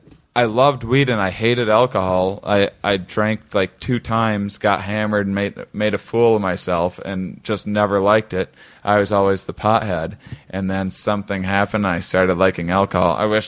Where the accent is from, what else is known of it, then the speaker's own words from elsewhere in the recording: La Crosse, Wisconsin, United States; Yeah, La Crosse, Wisconsin. It's on the border of Minnesota and Iowa. Most bars per capita in the entire United States. Quite proud of it.